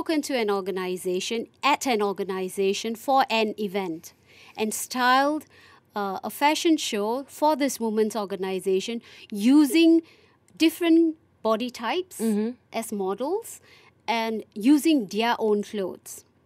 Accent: Kuala Lumpur, Malaysia; I put it in my bio that I'm from Kuala Lumpur, Malaysia.

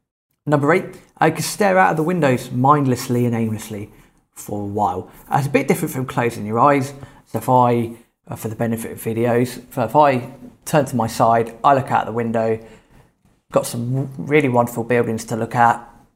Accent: England, United Kingdom; born there; I was born in England

